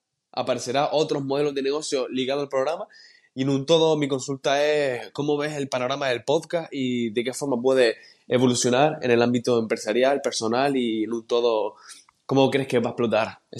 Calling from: Canary Islands, Spain; Hola, muy buenas tardes, Luis. … de Gran Canaria.

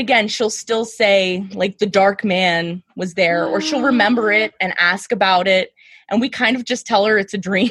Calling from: Harrisburg, Pennsylvania, United States; Pennsylvania, Harrisburg.

